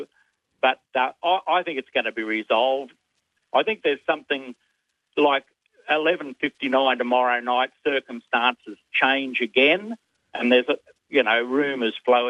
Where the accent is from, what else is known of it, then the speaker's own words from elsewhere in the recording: Bribie Island, Queensland, Australia; Well, we're from Bribie Island in Queensland.